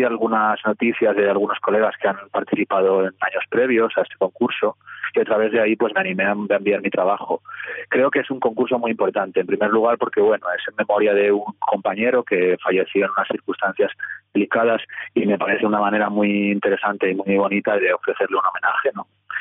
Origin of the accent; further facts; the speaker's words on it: Spain; un diario bastante conocido en España, en mi país, tuvimos esta crisis financiera en el país